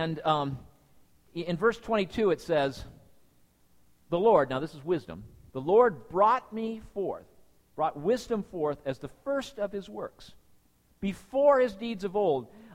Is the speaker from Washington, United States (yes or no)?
yes; Lynden, Washington, United States; I grew up in Linden, Washington, which... is a remote suburb of Langley.